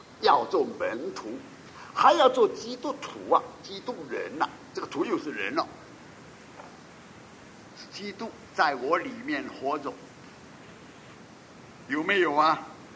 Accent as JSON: {"language": "Chinese", "region": "Guangdong", "country": "China", "said": "我哋广东人时话，你好有心，"}